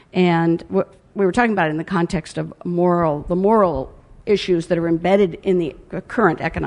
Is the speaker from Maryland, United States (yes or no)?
no; Portland, Oregon, United States; I'm a freelancer from Portland, Oregon.